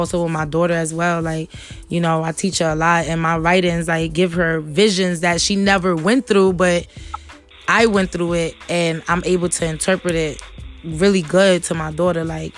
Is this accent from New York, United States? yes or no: yes; Brownsville, New York, United States; Man, I was going through a lot growing up in Brownsville.